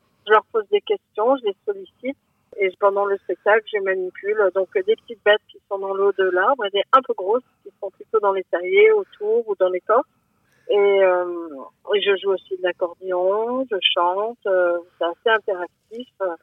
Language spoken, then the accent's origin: French; Buis-les-Baronnies, Auvergne-Rhône-Alpes, France; Alors je suis de Buis-les-Baronnies, de l'autre côté du Ventoux.